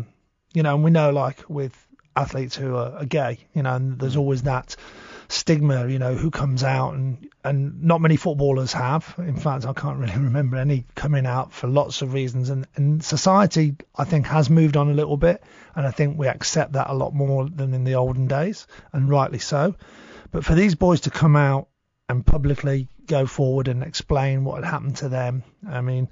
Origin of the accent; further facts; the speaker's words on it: England, United Kingdom; I grew up in England.